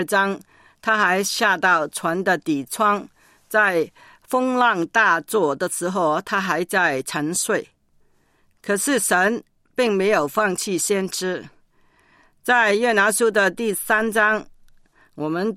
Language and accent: Chinese; China; 就好像我们中国人说的一次不忠百次不用